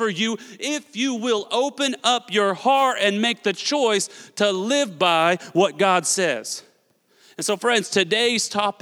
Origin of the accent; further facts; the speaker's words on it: Newton, Kansas, United States; I grew up in Newton Religious, Kansas, where we went to church every Sunday and everybody was a Christian as far as I knew.